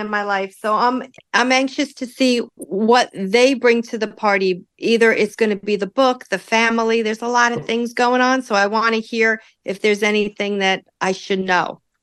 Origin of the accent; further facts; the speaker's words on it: Lodi, New Jersey, United States; Okay. Originally Lodi. Lots of dumb Italians.